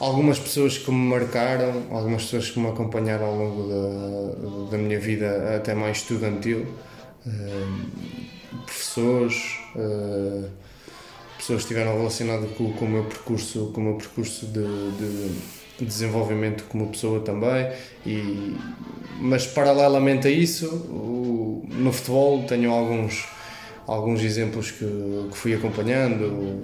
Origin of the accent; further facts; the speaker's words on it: Bragança, Portugal; Atualmente estou super adaptado à ilha, tem umas condições que na minha terra natal não tem, a questão do clima, a questão de facilmente estarmos num ponto ou outro da ilha com alguma celeridade, e em Bragança isso não é possível.